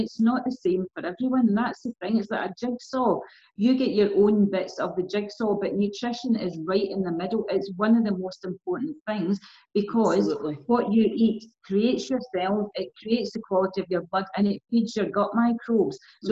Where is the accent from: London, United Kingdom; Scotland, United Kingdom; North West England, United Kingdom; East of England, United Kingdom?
Scotland, United Kingdom; Wishaw; I mean, I grew up in Wishaw, and you know, when I was young, you only got salads in the summer.